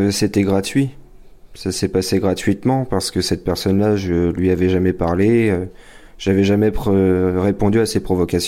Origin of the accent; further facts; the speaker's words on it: Normandy, France; je suis originaire de la Seine-Maritime et que je venais d'arriver